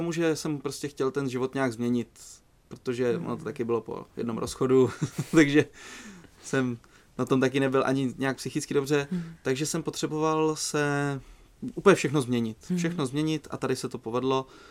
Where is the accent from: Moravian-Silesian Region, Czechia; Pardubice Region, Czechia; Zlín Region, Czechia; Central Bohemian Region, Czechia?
Central Bohemian Region, Czechia; Mladá Boleslav; born there; also born or lived in Bílá pod Bezdězem; Přesně, tam jako narodil jsem se v Mladé Boleslavi.